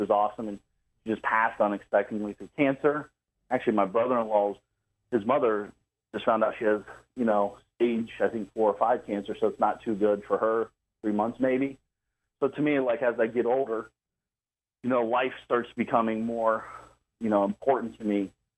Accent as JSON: {"language": "English", "town": "Columbus", "region": "Ohio", "country": "United States", "said": "I'm from Columbus, Ohio area."}